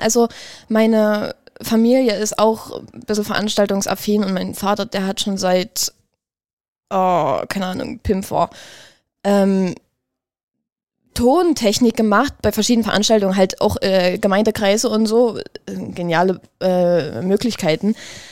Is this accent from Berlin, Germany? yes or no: no; Dresden, Saxony, Germany; Ich komme ursprünglich aus Dresden. Oder aus der Nähe von Dresden. Eigentlich bin ich vom Dorf aufgewachsen.